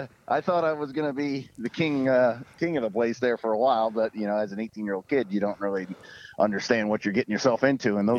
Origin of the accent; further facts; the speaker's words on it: Rochester Hills, Michigan, United States; we grew up around Rochester Hills, like you said there, but raced at places like Toledo and Owosso and Auto City and Lansing, places like that.